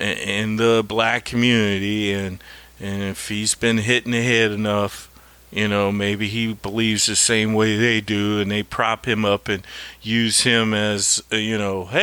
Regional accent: Missouri, United States; I'm from Missouri.

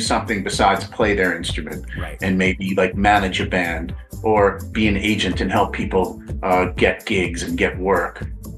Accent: Brooklyn, New York, United States; I'm from Brooklyn. That's where I was schooled and weaned. Now it's a hipster part of the world.

